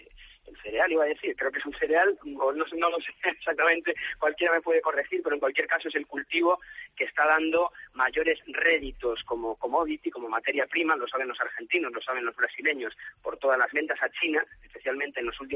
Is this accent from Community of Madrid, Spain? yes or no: no; Galicia, Spain; Soy gallego y prefiero los prados al monocultivo de eucaliptos que tenemos en Galicia